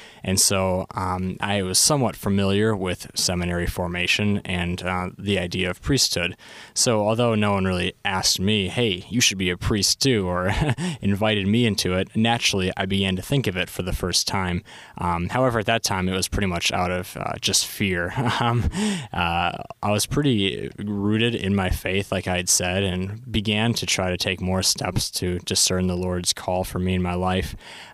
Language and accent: English; Dousman, Wisconsin, United States; I grew up in Dousman, Wisconsin, at St. Bruno Parish here in the Archdiocese. And I have two brothers, both older, and a younger sister.